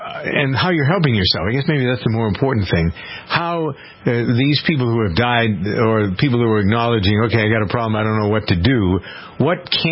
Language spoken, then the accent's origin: English; New England, United States; So we have, let's see, I'm from New England. I don't know if you knew that or not, but I'm not a football fan.